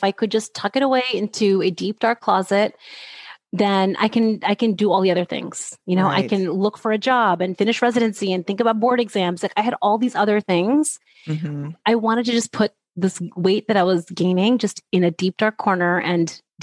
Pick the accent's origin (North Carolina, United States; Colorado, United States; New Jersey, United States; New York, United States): New Jersey, United States; also born or lived in California; I was in California. I'm from New Jersey. You know, I was in a different place, newly married, new family dynamics, you know, all of that.